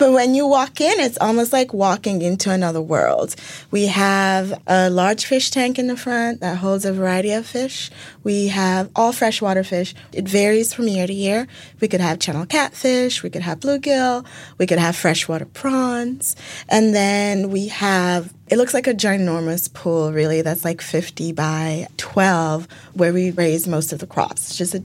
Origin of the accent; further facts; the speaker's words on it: Nigeria; I was very excited about the okra because I'm Nigerian and we love okra.